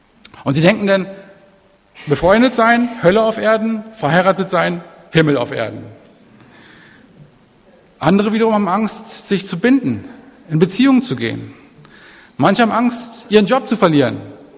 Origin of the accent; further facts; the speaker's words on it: Berlin, Germany; Und ich bin im Süden Berlins in Buko aufgewachsen